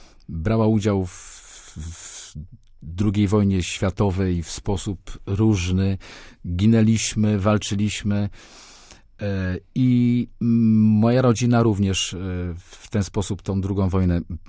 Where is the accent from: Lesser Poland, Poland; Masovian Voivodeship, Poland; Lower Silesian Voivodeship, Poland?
Masovian Voivodeship, Poland; Warsaw; Ja właśnie się wychowałem na Czerniakowie, stamtąd pochodzę.